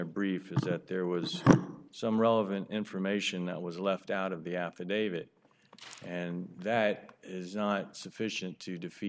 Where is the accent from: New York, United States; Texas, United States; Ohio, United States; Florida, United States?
Florida, United States; Lakeland; Good morning. … from Lakeland, Florida.